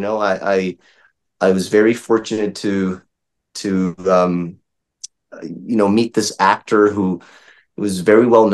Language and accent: English; Brazil; growing up in Brazil, like, it's a little different.